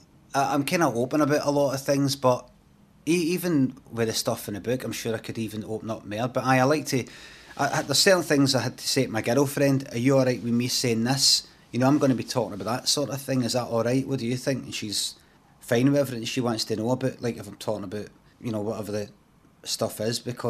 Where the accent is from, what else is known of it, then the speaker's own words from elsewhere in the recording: Carnwadric, Scotland, United Kingdom; If you want to see Carnwadrick, you can Google it. I grew up on Stana Lane Street.